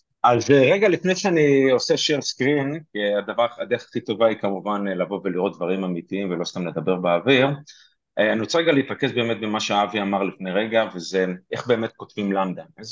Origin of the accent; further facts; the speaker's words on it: Petah Tikva, Central District, Israel; אז אני פתח תקוואי גאה, כן, זה אני לא מסתיר